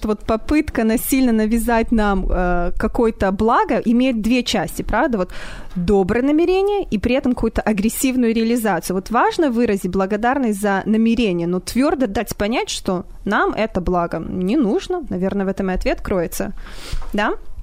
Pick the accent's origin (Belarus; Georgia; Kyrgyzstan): Belarus; Ну, мне это очень приятно, я сама белоруска.